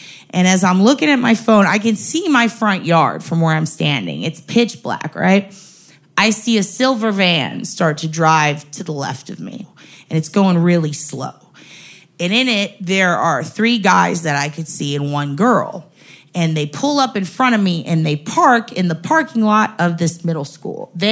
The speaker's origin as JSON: {"language": "English", "town": "San Antonio", "region": "Texas", "country": "United States", "said": "I was like, chupa mi vergas, puta, I'm from San Antonio."}